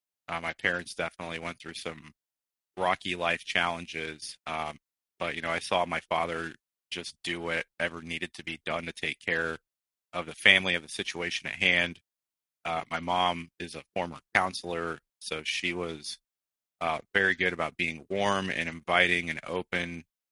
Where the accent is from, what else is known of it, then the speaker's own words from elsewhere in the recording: Midwest, United States; born there; I was born in the Midwest. My family travels quite a bit because of my father's occupation, and so we had actually moved outside of the country for a couple of years.